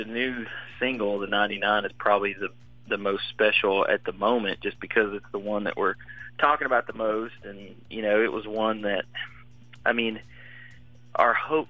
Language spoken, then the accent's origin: English; Kentucky, United States; So I'm in Kentucky, and I believe here in my hometown, it's like probably 39, 41, somewhere in there.